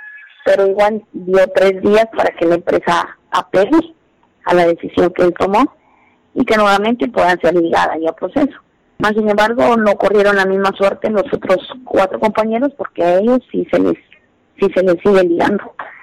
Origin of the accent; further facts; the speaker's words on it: Guatemala; porque creemos que todos somos guatemaltecos